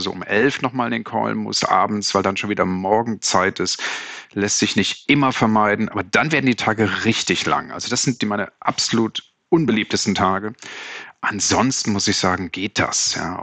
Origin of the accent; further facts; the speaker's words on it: Münster, North Rhine-Westphalia, Germany; born there; also born or lived in Switzerland; Ich bin in Deutschland geboren, in Münster, bin mittlerweile Deutsch-Schweizer, habe beide Staatsangehörigkeiten, weil ich 15 Jahre in der Schweiz gelebt habe.